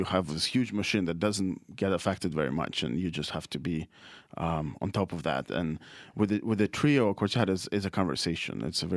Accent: Saint Petersburg, Russia; I grew up in St. Petersburg, Russia. My childhood, yes, pretty much.

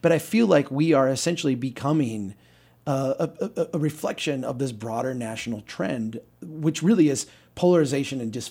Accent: Minnesota, United States; if I defined like what being a Minnesotan is and how that's different than being a North Carolinian or a Massachusetts or a Californian or what have you, it's that.

